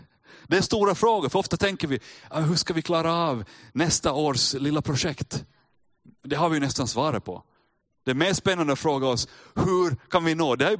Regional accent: Finland; Men vi är finlandssvenskar och vi är kristna och vi är pingstvänner och allt möjligt.

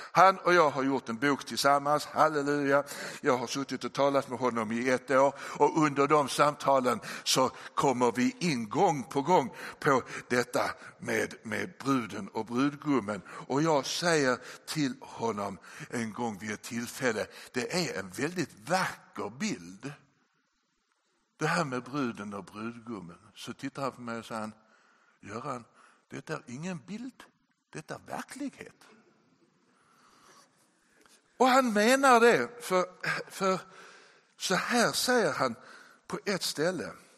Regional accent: Malmö, Skåne, Sweden; Ja, om de då kommer från Malmö där jag kommer ifrån

